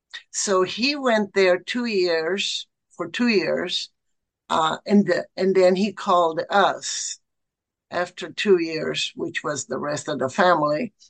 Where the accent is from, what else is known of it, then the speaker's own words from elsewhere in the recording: Apulia, Italy; I am from Bari.